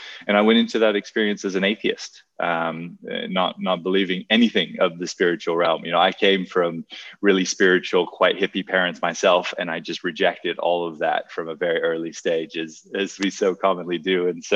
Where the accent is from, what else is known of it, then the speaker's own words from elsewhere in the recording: Hawaii, United States; So I grew up in Hawaii. Hawaii is a beautiful place, but it's also a very substance-rich environment.